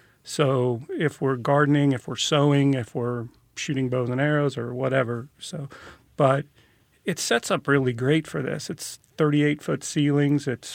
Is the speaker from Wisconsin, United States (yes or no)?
no; Kansas City, Kansas, United States; So I was born and raised in Strawberry Hill, Kansas City, Kansas, but after I graduated from school and was looking for a job, Kansas City, Missouri was hiring, Kansas City, Kansas wasn't. So I ended up in Kansas City, Missouri as a police officer.